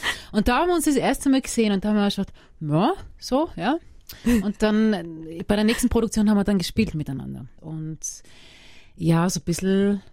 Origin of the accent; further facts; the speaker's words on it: Lower Austria, Austria; also ich bin ja nicht in Wien aufgewachsen, sondern mit Wien, 30 Kilometer, 40 Kilometer war Wien entfernt von mir und war natürlich viel in Wien